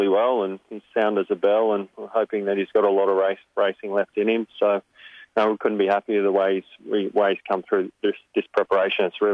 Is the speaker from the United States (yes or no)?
no; Sydney, New South Wales, Australia; I grew up in Western Sydney, actually, at Brent Zarafa, where he grew up as well.